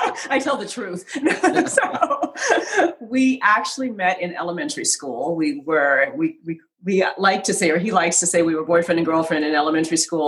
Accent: Los Angeles, California, United States; We grew up in Los Angeles and grew up in the Hollywood community. Half the kids in our school had famous parents.

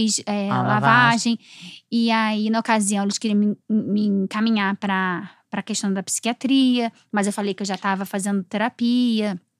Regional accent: Niterói, Rio de Janeiro, Brazil; Eu sou de Niterói, Nikite, na Boa Viagem.

